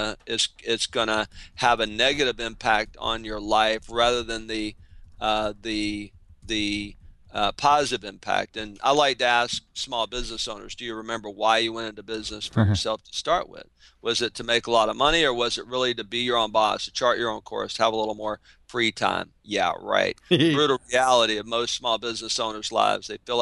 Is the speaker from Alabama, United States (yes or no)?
yes; Alabama, United States; She's from New Jersey. I'm from Alabama.